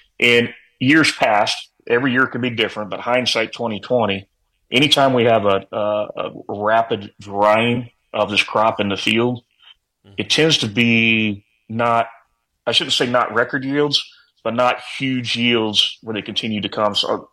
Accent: Illinois, United States; Illinois, I would argue with, my home state, Illinois.

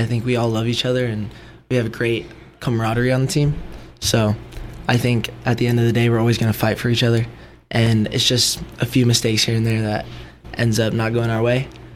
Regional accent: San Diego, California, United States; I'm from San Diego, California.

